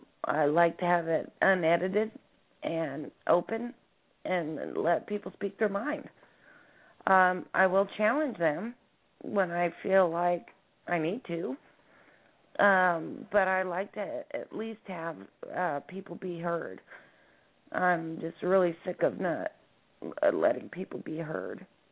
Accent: Pacific Northwest, United States; I come from the Pacific Northwest, and we have a very pioneer, open-thinking mentality out there.

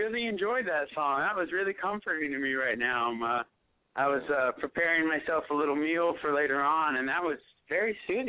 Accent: San Diego, California, United States; I'm from San Diego, California. I was born and raised in the most beautiful city in the world, you know, in my opinion, man. I was spoiled. I 5 minutes from the beach

